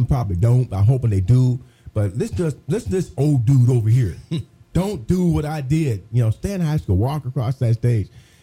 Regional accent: Terre Haute, Indiana, United States; because my hometown, Terre Haute, I didn't make that walk across the stage.

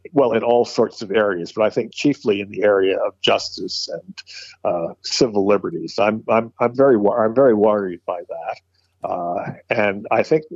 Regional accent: United States; And as an American, I find it very distressing.

